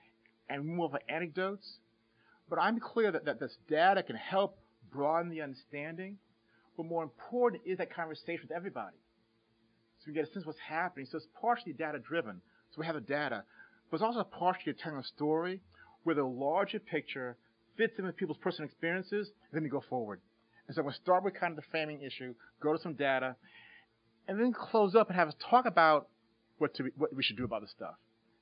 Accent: Chicago, Illinois, United States; I was born and raised in Chicago.

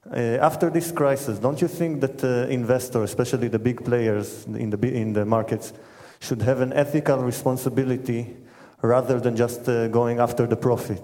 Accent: Israel; English is a second language; I'm coming from Israel, and I'm a student of the CU

